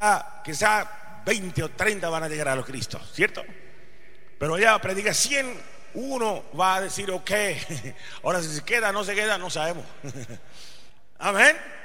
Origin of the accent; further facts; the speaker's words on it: India; Spanish is a second language; nosotros que venimos de la India, que creíamos en dioses que son ídolos, dios de madera, dios de oro, de plata.